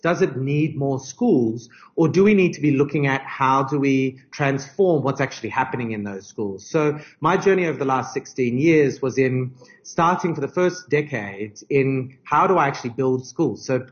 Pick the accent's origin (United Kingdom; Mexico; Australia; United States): Australia; now in South Africa; I'm originally Australian, but I'm a very, very proud, honorary South African these days.